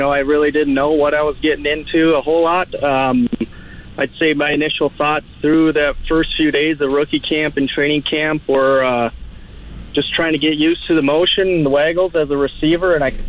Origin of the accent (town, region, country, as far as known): Bismarck, North Dakota, United States; born or raised there